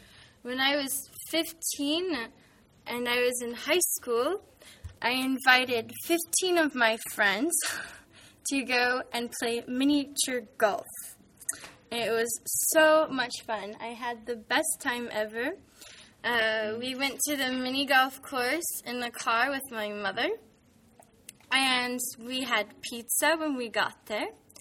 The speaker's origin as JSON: {"language": "English", "town": "San Francisco", "region": "California", "country": "United States", "said": "I am from San Francisco in the state of California in the United States of America."}